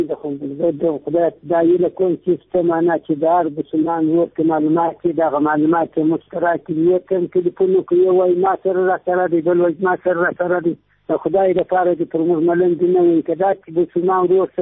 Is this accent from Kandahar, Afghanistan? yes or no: yes; Zhari, Kandahar, Afghanistan; زه د کندهار د ولایت یم، د جړی ولسوالۍ سیدون کین.